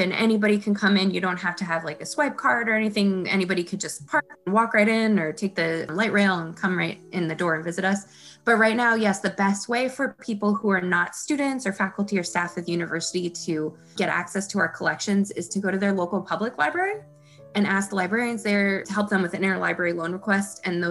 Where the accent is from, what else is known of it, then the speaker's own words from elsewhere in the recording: New York City, New York, United States; now in Minnesota, United States; I'm not from Minnesota, I'm actually from New York City. So like, I'm new to the area